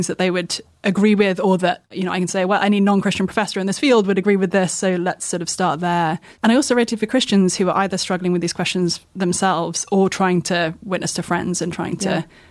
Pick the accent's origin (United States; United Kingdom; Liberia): United Kingdom; I come from the UK, in case no one can notice that from my deep southern accent.